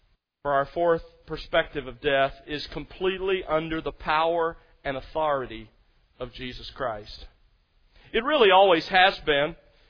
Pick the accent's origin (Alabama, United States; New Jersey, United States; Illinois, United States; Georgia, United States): Alabama, United States; as a boy growing up in South Alabama, I remember searching through the clover.